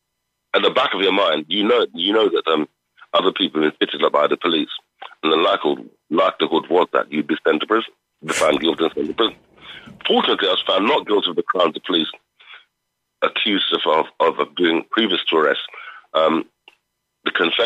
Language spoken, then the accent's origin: English; London, United Kingdom; born or raised there